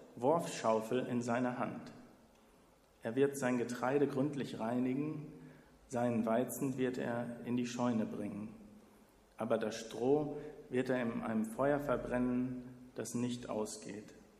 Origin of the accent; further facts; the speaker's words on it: Oberhausen, North Rhine-Westphalia, Germany; In meiner Gemeinde in Oberhausen, wo ich herkomme